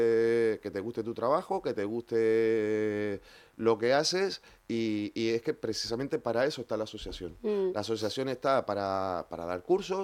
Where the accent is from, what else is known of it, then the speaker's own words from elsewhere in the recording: Canary Islands, Spain; a pesar de haber nacido en Gran Canaria, yo me siento majorero. Yo llevo desde que tengo 8 años en la isla, me he